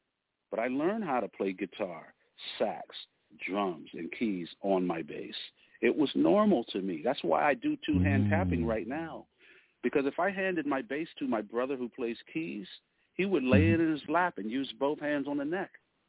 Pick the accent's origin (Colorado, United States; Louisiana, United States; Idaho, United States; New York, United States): Idaho, United States; born there; And they listed me because I was born in Idaho. They must have couldn't find any other black person in Idaho.